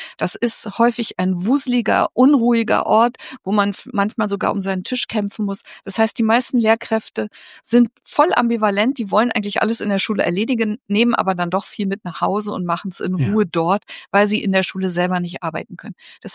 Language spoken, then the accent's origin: German; Berlin, Germany; Ich bin Berlinerin